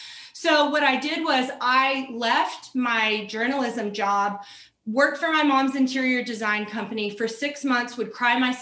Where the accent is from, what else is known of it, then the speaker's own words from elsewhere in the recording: Waipahu, Hawaii, United States; I grew up in Waipahu, Hawaii, and Waipahu has the highest crime rate of like any city in the United States, not just in Hawaii.